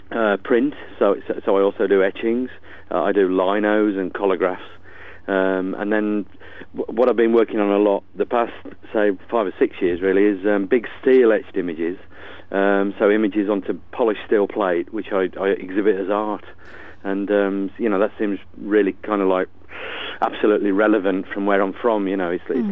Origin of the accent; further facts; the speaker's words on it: Bilston, West Midlands, United Kingdom; now in Ironbridge, United Kingdom; I've got this show back at Bilston, my hometown. Because I now live in Ironbridge